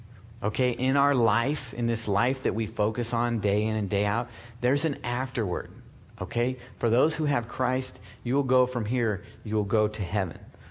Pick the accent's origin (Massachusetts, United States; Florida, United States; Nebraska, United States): Nebraska, United States; And I'm from Nebraska. And we drive trucks.